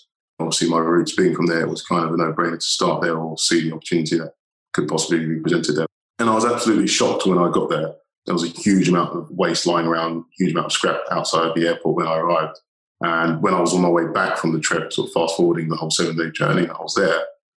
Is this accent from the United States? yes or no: no; London, United Kingdom; also born or lived in Clapham; I grew up in South London, Clapham, to be precise, and on a council estate, as most people, I suppose, do.